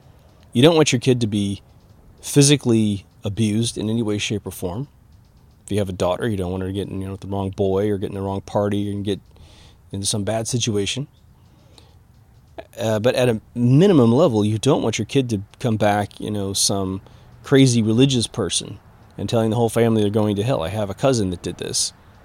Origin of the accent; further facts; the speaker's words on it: Midwest, United States; I am from the Midwest, old school, where virtually everyone's an alpha male.